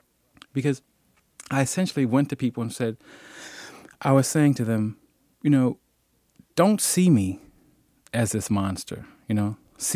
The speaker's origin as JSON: {"language": "English", "town": "Chester", "region": "Pennsylvania", "country": "United States", "tie": "born or raised there", "said": "I spent the first 22 years of my life in Chester, Pennsylvania, where everyone knew me and everyone knew everyone by sight almost in the city."}